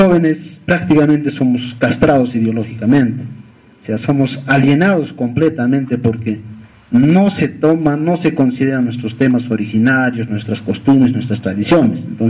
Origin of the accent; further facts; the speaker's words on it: Ilave, Puno, Peru; Yo soy una persona que provengo de una comunidad campesina. Yo soy de Ilave … inclusive, originario, siempre me he identificado, y como tal, como comunero